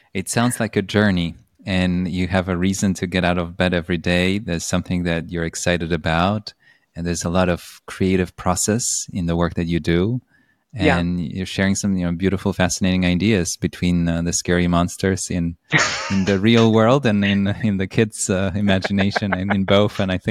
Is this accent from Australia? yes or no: no; Poland; My experience growing up in Poland shaped me in many ways.